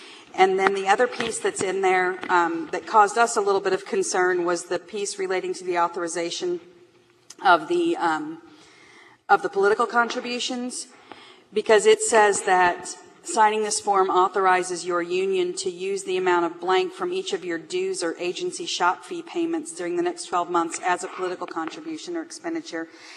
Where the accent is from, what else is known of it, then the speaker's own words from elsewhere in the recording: Branson, Missouri, United States; Yeah, the reality is I'm from Branson